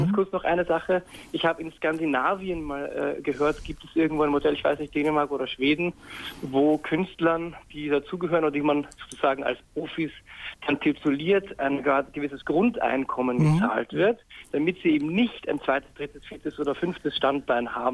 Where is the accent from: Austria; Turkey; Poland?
Austria; Vienna; Ich bin ja Österreicher gebürtig und ich komme aus Wien und so.